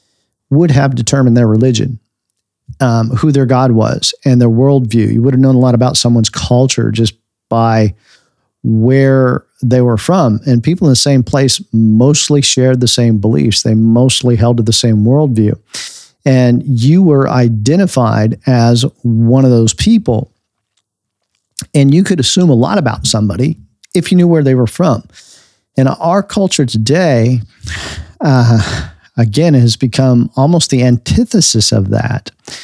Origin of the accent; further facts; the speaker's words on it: United States; And same thing with being an American. People hear me talk, my accent might is a little different than the people around me, and they assume things about me.